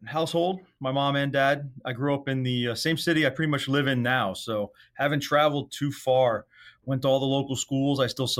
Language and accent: English; Cooper City, Florida, United States; And I grew up in Cooper City, which is in Broward County, Florida.